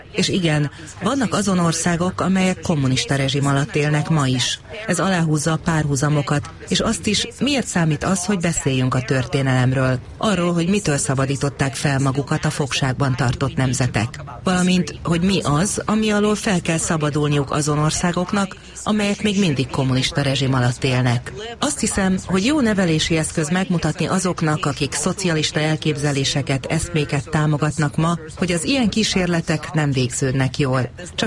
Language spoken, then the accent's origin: Hungarian; Lithuania; Én személyesen Litvániából származom.